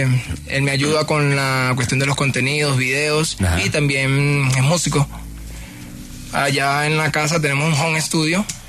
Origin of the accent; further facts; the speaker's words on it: Barlovento, Miranda, Venezuela; now in Colombia; Yo soy de Caracas, Venezuela. Un pueblito a las afueras de Caracas llamado Barlovento, un sector donde hay mucho calor.